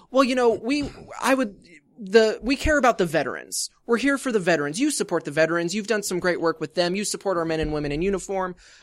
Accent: United States; I'm American, so deal.

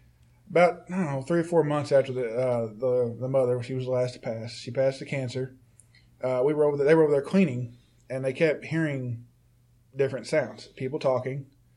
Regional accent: Carroll, Illinois, United States; It was where I'm from. I'm from Carroll.

